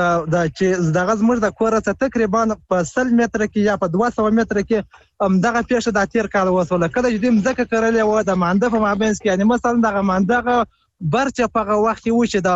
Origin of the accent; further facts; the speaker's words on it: Nad Ali, Helmand, Afghanistan; د هلمند ولایت د ندالی ولایت.